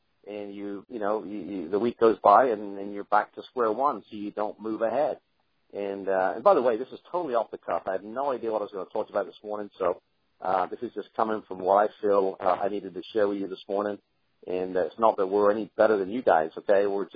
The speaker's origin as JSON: {"language": "English", "region": "England", "country": "United Kingdom", "said": "So I hope you guys have a happy 4th, even though I'm an English person, okay?"}